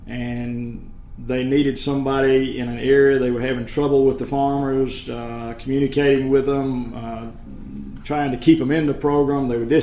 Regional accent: Arlington, Tennessee, United States; I am from Arlington, Tennessee, and my family has been in the farming business for 113 years.

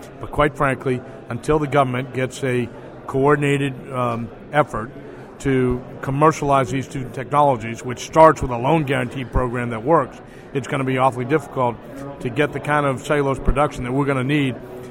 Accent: Boston, Massachusetts, United States; I'm from Boston. I drive with a heavy foot.

